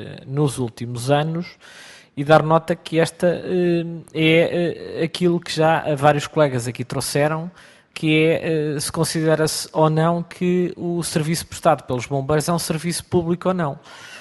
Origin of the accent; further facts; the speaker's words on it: Viseu, Portugal; Eu sou de Viseu e sei bem o flagelo que o meu distrito de nascimento tem